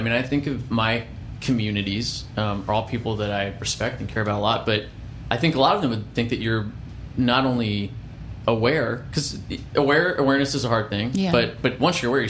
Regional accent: Florida, United States; I feel the same way. I grew up in Florida, and I feel the same way about

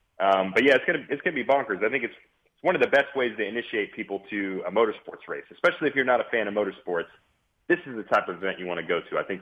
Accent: Hendersonville, Tennessee, United States; But when I was a kid growing up in Hendersonville, you know, playing baseball, basketball, dreaming of maybe driving go-karts

